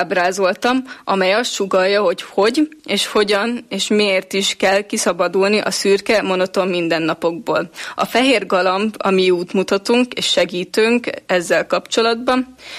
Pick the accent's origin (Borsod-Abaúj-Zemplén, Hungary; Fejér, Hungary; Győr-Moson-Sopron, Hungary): Győr-Moson-Sopron, Hungary; Győr; born there; Győrben születtem.